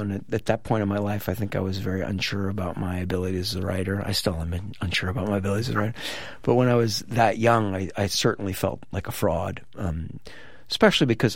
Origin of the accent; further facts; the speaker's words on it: Oregon, United States; Yes, yeah. I'm from Oregon, yeah.